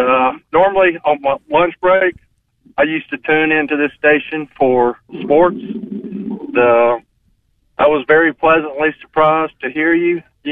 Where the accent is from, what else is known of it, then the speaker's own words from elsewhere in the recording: Knoxville, Tennessee, United States; Yeah, I grew up in Knoxville, Tennessee, so I know exactly Memphis.